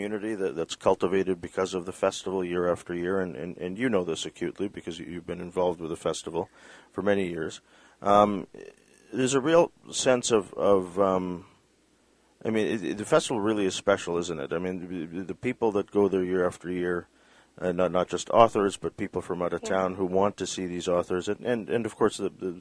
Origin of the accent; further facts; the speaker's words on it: Philippines; and being Filipino, naturally, I wanted